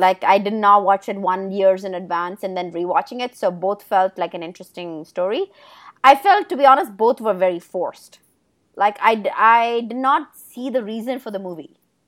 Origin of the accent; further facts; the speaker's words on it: South India, India; and I'm South Indian.